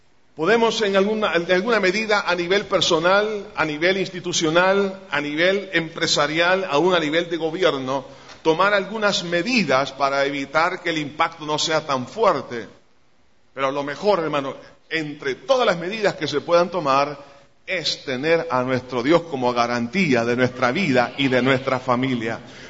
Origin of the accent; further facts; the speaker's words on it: El Salvador; La pregunta a nosotros como salvadoreños